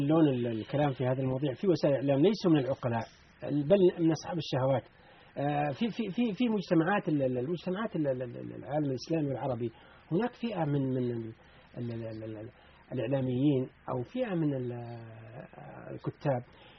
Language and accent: Arabic; Jeddah, Makkah Province, Saudi Arabia; هذه القضية عندنا في جدة